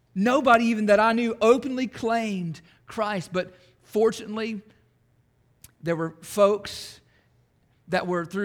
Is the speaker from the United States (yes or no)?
yes; Bowling Green, Kentucky, United States; I was born in Bowling Green, the old hospital there in 1980, and raised my entire life out in the country.